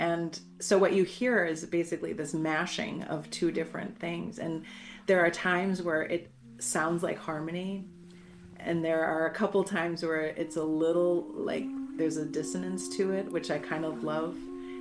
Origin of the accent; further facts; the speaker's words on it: Minnesota, United States; And so, like, as a Minnesotan, it's like it's exciting, right?